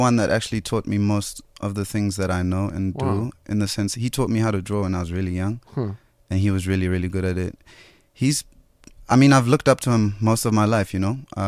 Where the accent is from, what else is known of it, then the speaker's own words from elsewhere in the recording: Durban, KwaZulu-Natal, South Africa; now in Johannesburg, South Africa; I'm from Durban, actually.